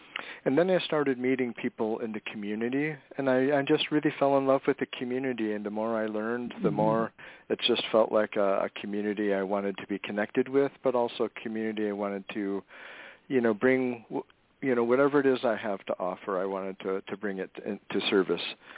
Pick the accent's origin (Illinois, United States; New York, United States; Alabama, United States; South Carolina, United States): Illinois, United States; Chicago; also born or lived in Madison; now in California, United States; But also, growing up in the Chicago area, and I went to school in Madison, and I've got cousins and relatives throughout Wisconsin.